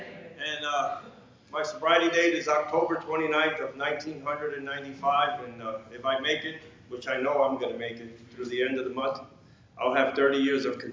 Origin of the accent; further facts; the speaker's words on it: Hoboken, New Jersey, United States; also born or lived in Puerto Rico; I was born in the Caribbean. I was born in a little island in Puerto Rico. And my parents moved to New Jersey when I was, I think I was 1 or 2 years old. And we settled in a place called Hoboken, New Jersey. That's in North Jersey in Hudson County. And we lived there for a couple of years.